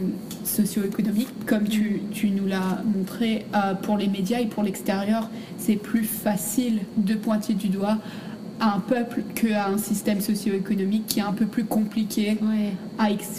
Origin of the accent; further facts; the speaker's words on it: Wallonia, Belgium; Donc, en tant que Wallonne, finalement, c'est pas tellement le fait que je sois Wallonne qui me pousse à dire que ces manifestations étaient fondées.